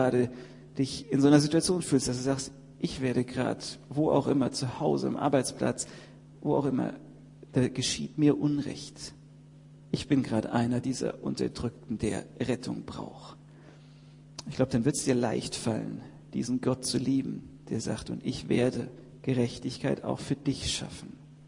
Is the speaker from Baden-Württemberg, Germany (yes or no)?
yes; Heidelberg, Baden-Württemberg, Germany; Und was können wir als Heidelberger effektiv dagegen tun?